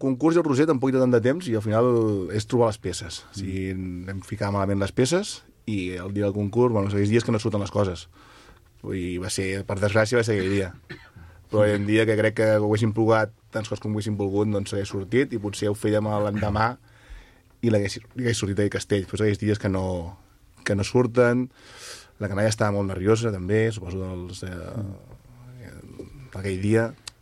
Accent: Vilafranca, Catalonia, Spain; al final som de Vilafranca i tenim aquest ADN especial que ens fa tirar

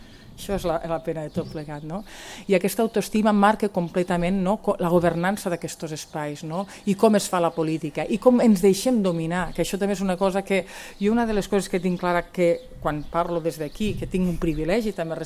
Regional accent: Rialb, Catalonia, Spain; el meu poble, que és un poble molt petit, que ara té 400 habitants, no hi visc, a Rialb, jo visc en un altre poble, no visc en un poble, visc en una casa aïllada

